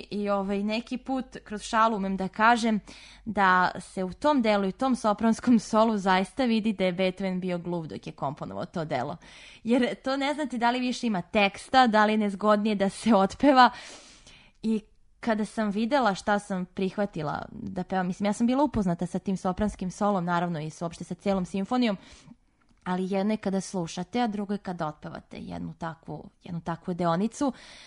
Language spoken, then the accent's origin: Serbian; Serbia; jedan takav dirigent koji je najcenjeniji ne samo kod nas u Srbiji, već i van...